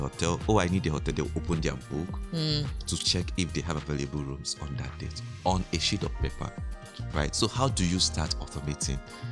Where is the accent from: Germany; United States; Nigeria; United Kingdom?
Nigeria; South East; Growing up in the Igbo culture. You can't say you are out of that.